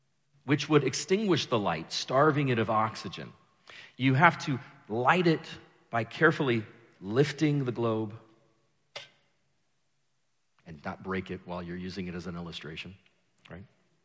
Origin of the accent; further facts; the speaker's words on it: Equatorial Guinea; Growing up in Equatorial Guinea in the 80s and 90s